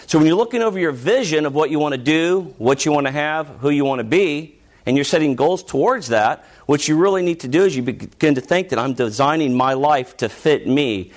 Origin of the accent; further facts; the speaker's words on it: Los Angeles, California, United States; Now, when I grew up in Los Angeles, California. We grew up on a lake.